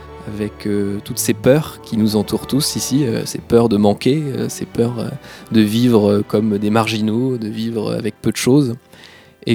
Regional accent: France; Finalement, quand on est français, c'est assez facile d'obtenir des visas pour n'importe quel pays.

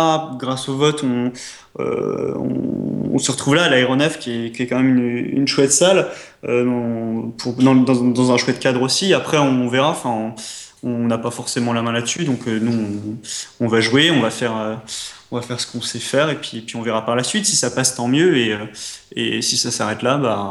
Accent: Nancy, Grand Est, France; nous, on vient de Nancy

